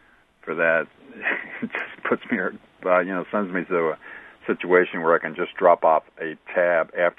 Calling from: Urbana, Illinois, United States

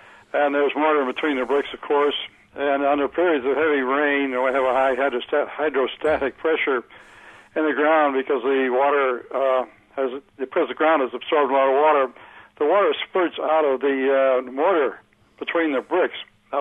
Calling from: Tuscola, Illinois, United States; Hi, good morning. I'm from Tuscola.

